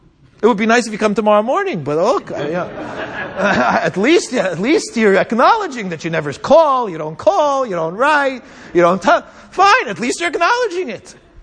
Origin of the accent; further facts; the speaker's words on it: Los Angeles, California, United States; I grew up in Los Angeles. There was one man in the synagogue.